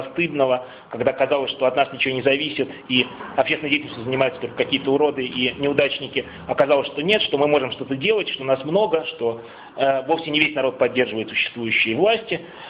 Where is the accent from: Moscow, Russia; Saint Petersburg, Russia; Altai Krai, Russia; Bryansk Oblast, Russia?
Moscow, Russia; я из Москвы